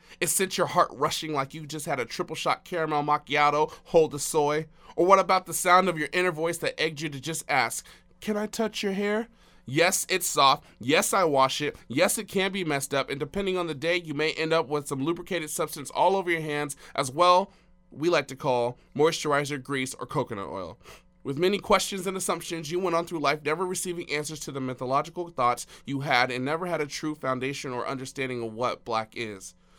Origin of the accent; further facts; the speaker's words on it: Anchorage, Alaska, United States; now in Spokane, United States; I'm 32 years old. I'm from Anchorage, Alaska. I live in Spokane, Washington now.